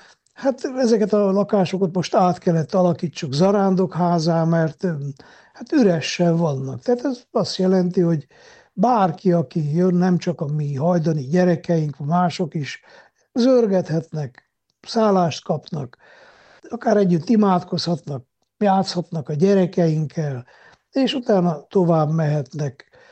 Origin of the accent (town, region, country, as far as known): Miercurea Ciuc, Harghita, Romania; born or raised there